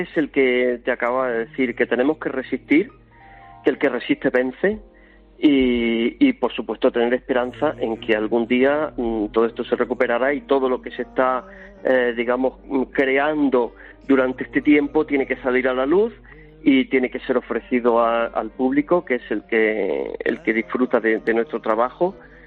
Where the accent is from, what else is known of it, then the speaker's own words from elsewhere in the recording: Motril, Andalusia, Spain; now in Granada, Spain; No, estoy en Granada, soy de Motril pero vivo en Granada.